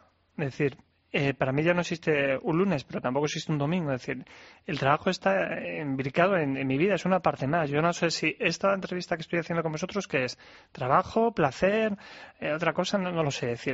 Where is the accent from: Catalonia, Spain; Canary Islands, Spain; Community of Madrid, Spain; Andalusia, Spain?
Community of Madrid, Spain; Madrid; Yo siempre digo que soy de Carabanchel, ¿no?, para ilustrar que si desde Carabanchel se puede emprender